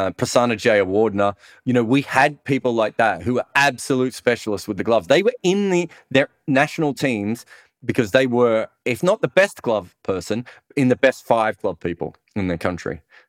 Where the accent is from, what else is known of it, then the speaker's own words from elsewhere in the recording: Melbourne, Victoria, Australia; And part of this is where I grew up in Melbourne.